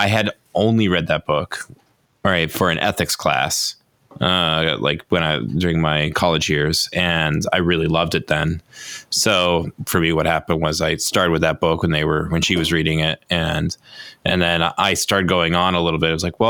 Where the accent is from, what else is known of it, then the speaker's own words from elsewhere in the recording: United States; at least as an American, very vacant experience outside of the religious context.